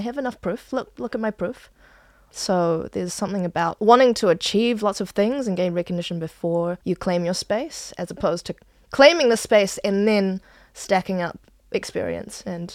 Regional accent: Manawatū-Whanganui, New Zealand; now in Auckland, New Zealand; I'm an actor in Tāmaki Makaurau. I was born and raised in the Manawatū. My parents are Chinese, and so is my face.

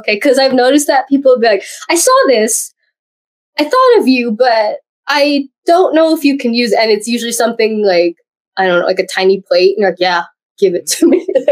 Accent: Oregon, United States; I grew up in Oregon, so it's like, I want a rock.

